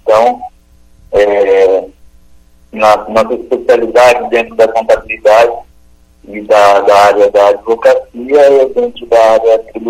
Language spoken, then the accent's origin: Portuguese; Maringá, Paraná, Brazil; sou de 86, né? Nasci, minha família é daqui também, então, como a gente fala por aqui, sou nascido e criado em Maringá.